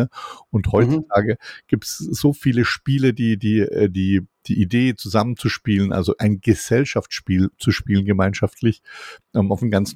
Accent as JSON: {"language": "German", "region": "Swabia", "country": "Germany", "lives_now": "Hesse, Germany", "said": "tatsächlich lebe ich ja im schönen Hessenland inzwischen als Schwabe und wir wohnen hier so einen kleinen Hof"}